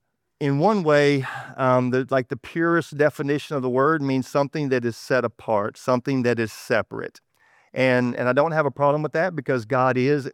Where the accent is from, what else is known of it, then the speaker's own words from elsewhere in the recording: Texas, United States; accent: Texas; This is me sharing with y'all how I have abused the English language a million times, my bad Texas accent notwithstanding.